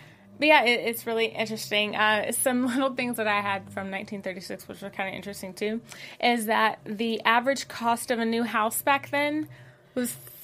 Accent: Tennessee, United States; I'm actually from Tennessee

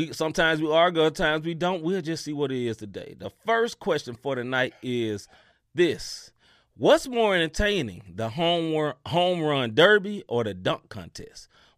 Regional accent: Memphis, Tennessee, United States; So I grew up, I had a nephew from St. Louis. I grew up in Memphis, Tennessee.

